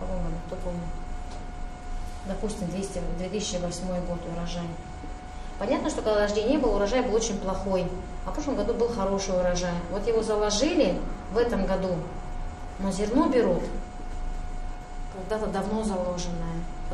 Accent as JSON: {"language": "Russian", "region": "Tatarstan", "country": "Russia", "tie": "born there", "said": "Вот я родилась в Татарстане, все, это уже невозможно поменять."}